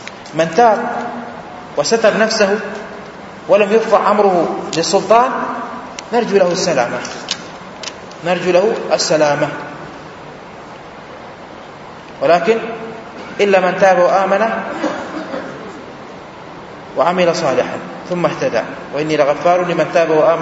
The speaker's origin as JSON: {"language": "Arabic", "country": "India", "said": "من بلادي الهند"}